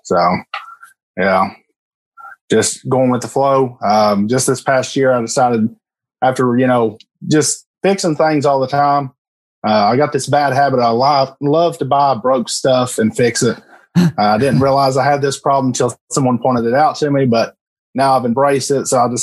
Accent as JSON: {"language": "English", "region": "Tennessee", "country": "United States", "said": "I'm from East Tennessee, not too far from Knoxville, about northeast Knoxville."}